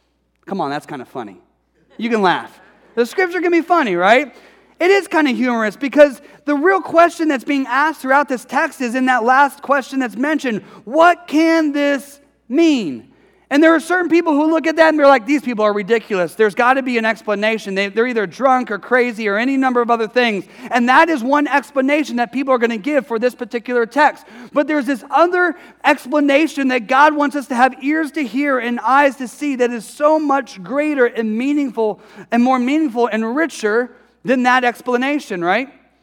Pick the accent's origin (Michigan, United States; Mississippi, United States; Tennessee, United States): Michigan, United States; Detroit; now in California, United States; You know, I'm from Detroit. We didn't really have wildfires here.